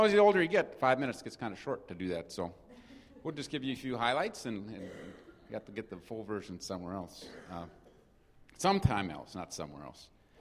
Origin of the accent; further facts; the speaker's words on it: Madison, United States; also born or lived in Athens; I grew up in Madison, too, mostly. I lived north of Athens a couple of years